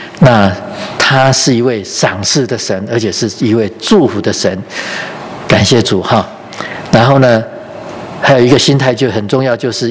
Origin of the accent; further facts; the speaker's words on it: China; 我们中国人说这个敬鬼神而远之嘛